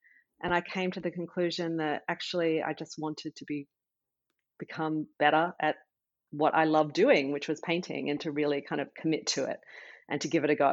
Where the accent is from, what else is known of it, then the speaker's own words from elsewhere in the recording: Australia; moved away; I'm Australian and I was on sabbatical. So we moved to Australia for 6 months.